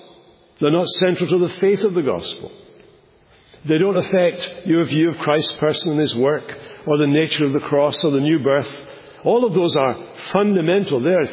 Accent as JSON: {"language": "English", "region": "Scotland", "country": "United Kingdom", "said": "I came from Scotland."}